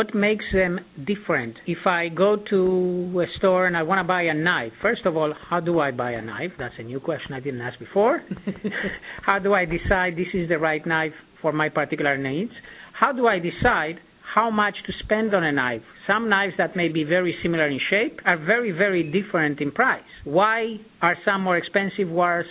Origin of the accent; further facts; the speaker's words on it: Uruguay; moved away; When I was a kid growing up in Uruguay